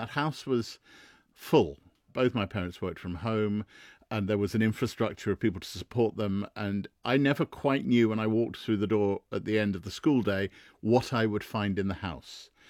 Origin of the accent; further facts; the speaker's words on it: Harrow, London, United Kingdom; Yeah, I grew up in Harrow.